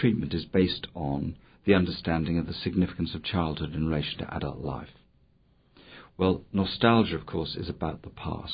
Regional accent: England, United Kingdom; at least in my case, being English

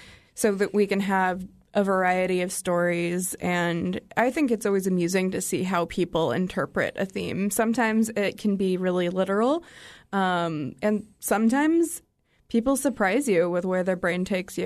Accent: Oregon, United States; And so I grew up in Central Oregon.

